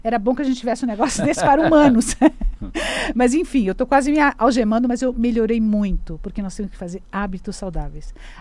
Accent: Brazil; Nós somos brasileiros, a gente é humano, a gente gosta do contato.

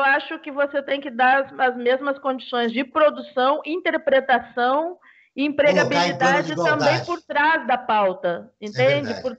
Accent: Porto Alegre, Rio Grande do Sul, Brazil; E eu, que sou de Porto Alegre e convivi 30 anos da minha vida com a RBS

